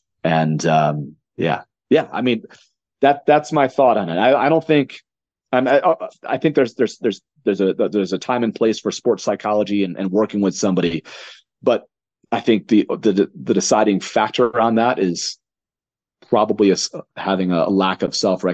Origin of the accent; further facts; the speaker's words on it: Connecticut, United States; I'm born and raised in Connecticut